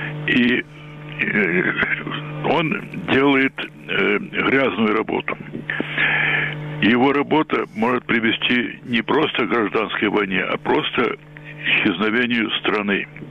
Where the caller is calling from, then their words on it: Kyiv, Ukraine; Добрый день, Киев.